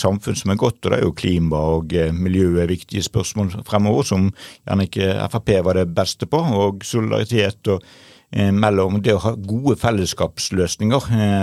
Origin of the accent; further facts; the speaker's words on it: Bergen, Vestland, Norway; moved away as an adult; now in Oslo, Norway; Så jeg kommer jo fra Bergen opprinnelig. Født og oppvokst der og hadde min utdannelse I utlandet, utdannet siviløkonom.